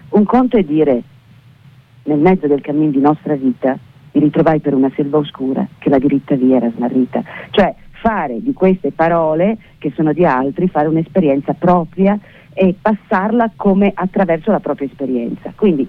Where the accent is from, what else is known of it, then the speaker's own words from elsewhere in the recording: Florence, Tuscany, Italy; moved away; io sono nata e cresciuta a Firenze, non vivo a Firenze da 40 anni